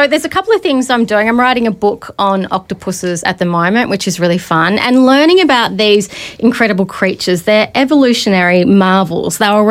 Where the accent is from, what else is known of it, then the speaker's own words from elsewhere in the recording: Melbourne, Victoria, Australia; I'm actually from Melbourne.